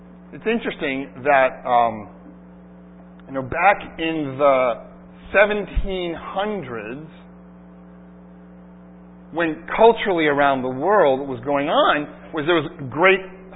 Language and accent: English; United States; Particularly growing up in America, we really have a wonderful sense, significantly, not perfectly, of course, of justice.